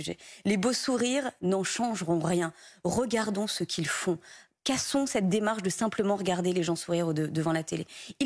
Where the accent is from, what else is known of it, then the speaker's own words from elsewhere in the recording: France; Retrouvons un peu cette capacité à être fiers en tant que Français.